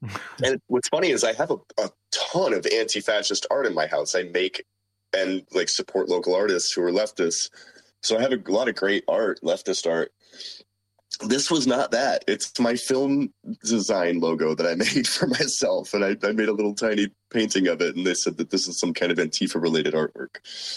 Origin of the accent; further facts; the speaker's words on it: Los Angeles, California, United States; I've been going to San Diego most of my life. I grew up in Los Angeles